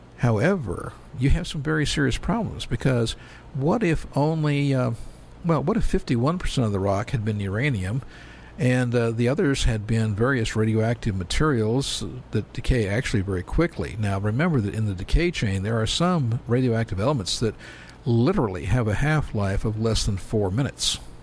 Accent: California, United States; And I'm from California.

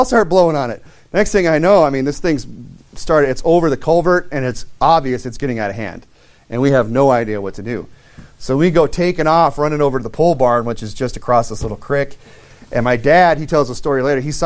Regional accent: Rapid City, South Dakota, United States; I grew up in Rapid City, South Dakota, we had Horseman Elementary School.

